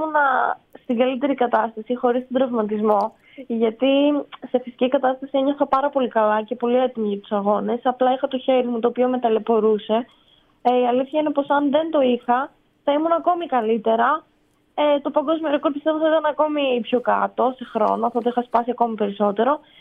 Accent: Kastoria, Western Macedonia, Greece; Ναι, είμαι από την Καστοριά

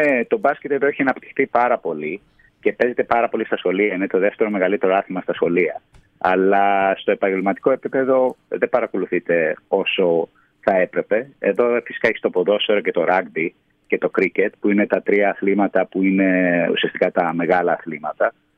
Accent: Greece; now in United Kingdom; Φυσικά η Ελλάδα είναι η πατρίδα μου, αλλά η Αγγλία έχει γίνει η βάση της ζωής μου.

